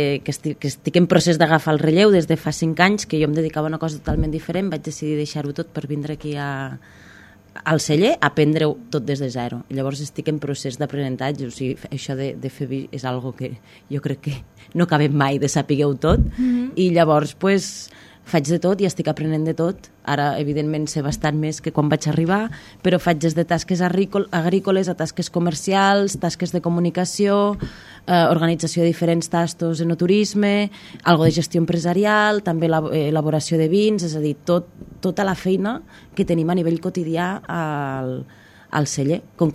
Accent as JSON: {"language": "Catalan", "region": "Catalonia", "country": "Spain", "moved": "yes", "said": "jo quan vaig marxar de la Terra Alta, que va ser doncs, fa més de 15 anys, jo vaig deixar una Terra Alta molt grisa. La sensació que jo tenia a nivell del meu imaginari. I jo quan vaig tornar a la Terra Alta hi havia molta més llum. Yeah. I vaig tornar fa 5 anys."}